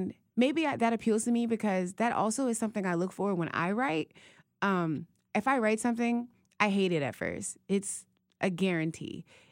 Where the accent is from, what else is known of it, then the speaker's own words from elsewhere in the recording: Ohio, United States; I'm not in the whole, well, I'm from Ohio and we don't even like Pennsylvania.